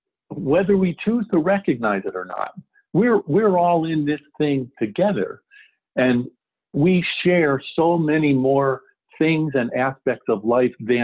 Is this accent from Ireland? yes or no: yes; Ireland; I think could fairly be construed as coming with the territory of being an Irishman.